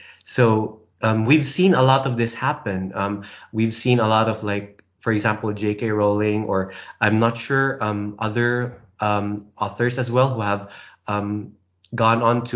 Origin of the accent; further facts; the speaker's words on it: Philippines; English is a second language; English is my second language, but I feel more comfortable writing in English than in my native language in the Philippines.